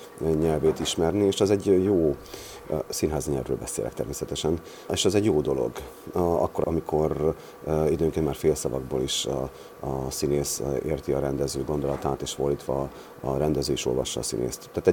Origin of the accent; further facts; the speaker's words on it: Transylvania, Romania; ő is székely, én is végmeddig székely vagyok.